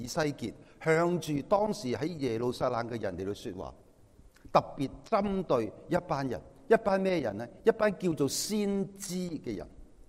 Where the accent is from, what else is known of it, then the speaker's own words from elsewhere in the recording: Guangdong, China; 我哋广东人就好讲嘢好传神噶嘛